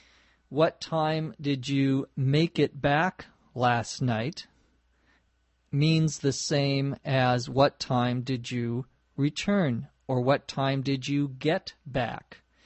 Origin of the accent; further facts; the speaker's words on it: Los Angeles, California, United States; from Los Angeles, California.